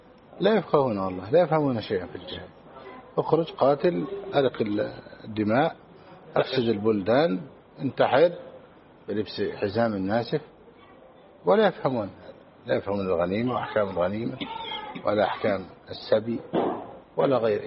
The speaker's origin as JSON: {"language": "Arabic", "country": "Egypt"}